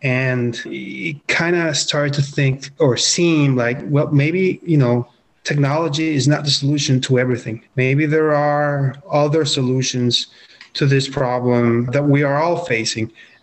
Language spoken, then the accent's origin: English; Colombia; So, being from Colombia myself, I was born and raised in Colombia.